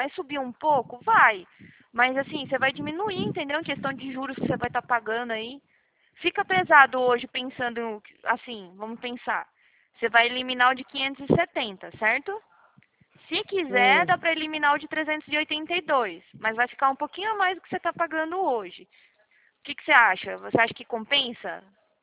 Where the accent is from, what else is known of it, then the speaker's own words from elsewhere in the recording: Salvador, Bahia, Brazil; now in São Paulo, Brazil; Eu fico aqui em São Paulo, interior de São Paulo, mas eu morava na Bahia, lá em Salvador